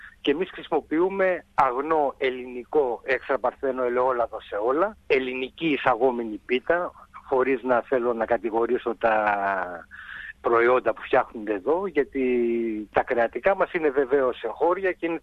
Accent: Athens, Attica, Greece; Από Πελοπόννησο κατάγονται οι γονείς μου. Εγώ βασικά γεννημένος και μεγαλωμένος στην Αθήνα.

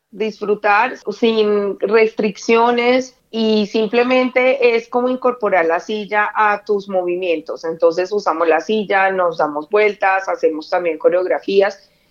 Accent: Colombia; now in Melbourne, Australia; como colombiana y con una pasión muy grande por la música y por la danza, yo estoy en silla de ruedas. Desafortunadamente tuve un accidente acá en Melbourne

